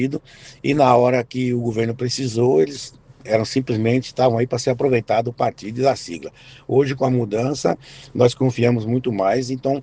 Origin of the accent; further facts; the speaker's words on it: Rio Grande do Sul, Brazil; Eu sou gaúcho, sim, vindo lá de, na época de Santa Catarina, mas eu já estava em outros estados, procurando negócios e trabalhando sempre fora.